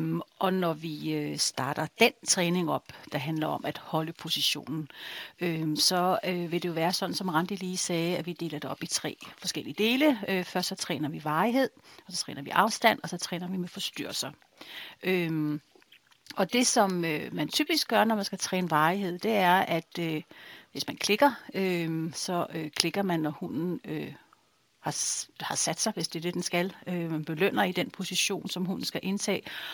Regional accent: Kanes, Zealand, Denmark; og vi er fra Kanes, Sjælland.

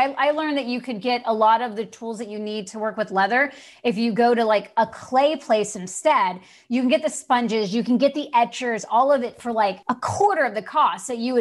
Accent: the South, United States; And see, and I'm from the South, so they're big huggers.

